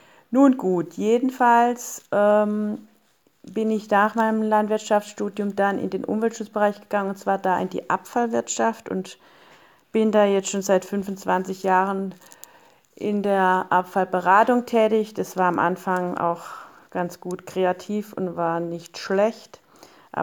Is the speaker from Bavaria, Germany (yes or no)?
yes; Günzburg, Bavaria, Germany; Wir kommen nämlich aus Günzburg, das ist bei Ulm in der Gegend.